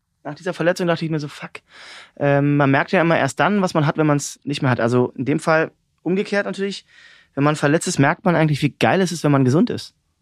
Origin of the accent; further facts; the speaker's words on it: Cottbus, Brandenburg, Germany; Cottbus. Meine Heimat, na klar.